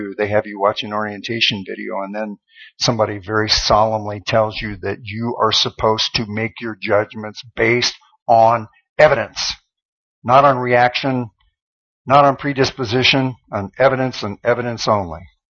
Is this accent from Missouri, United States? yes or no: yes; Monroe City, Missouri, United States; I lived kind of in the south, in south central Missouri when I was growing up in Monroe City.